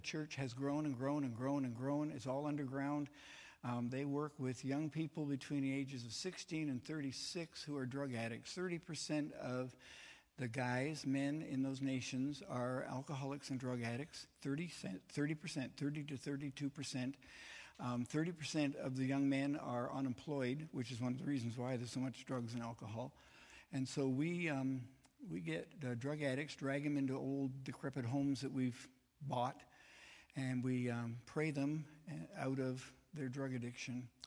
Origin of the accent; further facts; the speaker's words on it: Quebec, Canada; I am Canadian. I grew up in French Quebec, so I speak French and I speak English and I'm learning Russian.